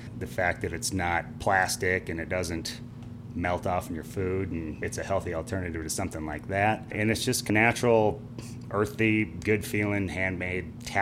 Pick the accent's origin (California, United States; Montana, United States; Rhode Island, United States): Montana, United States; Billings; Well, I was born and raised in Billings. And my wife grew up on a ranch outside of Fox. Got a lot of family here, and we decided to come back when we had kids and raise them here.